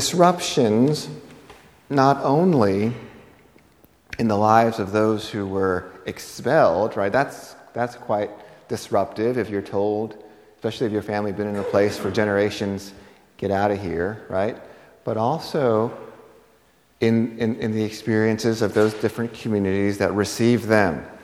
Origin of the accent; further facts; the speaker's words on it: New York City, New York, United States; I grew up in New York City.